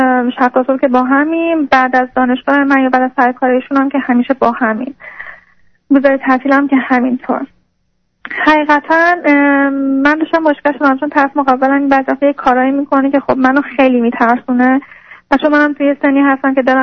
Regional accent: Iran; moved away as an adult; الان هر دومون بیرون از ایرانیم و اون کار میکنه. من یه دو سال و نیمه اومدم

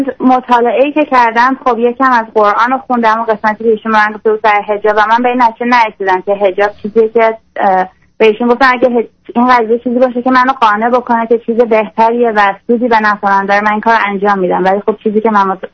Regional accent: Iran; من از ایران هستم.

